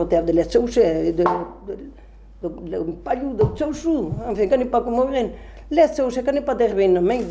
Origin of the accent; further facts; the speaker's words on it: Javerlac, Nouvelle-Aquitaine, France; Je suis de la Dordogne, oui.